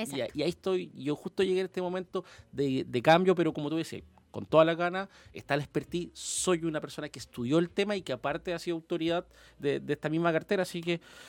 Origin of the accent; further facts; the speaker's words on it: Viña del Mar, Valparaíso, Chile; de estar en mi natal Viña del Mar. Yo nací en el Frique, como muchos viñamarinos, nacimos en el Hospital Gustavo Frique, vecino de Santa Inés, calle 6 con 22.